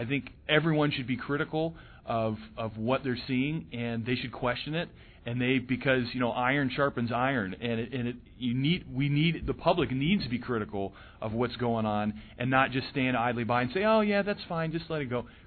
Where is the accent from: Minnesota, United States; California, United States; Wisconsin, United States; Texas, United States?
Texas, United States; Houston; now in Syracuse, United States; I'm originally from Houston, Texas, grew up there, and have lived in many different parts of the country. But I've lived here now my 11th year.